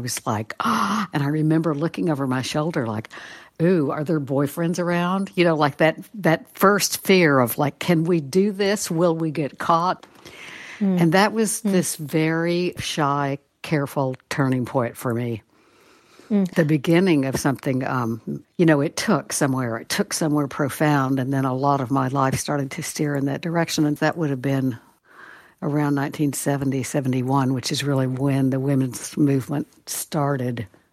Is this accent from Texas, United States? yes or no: yes; Texas, United States; I think because I grew up in the Panhandle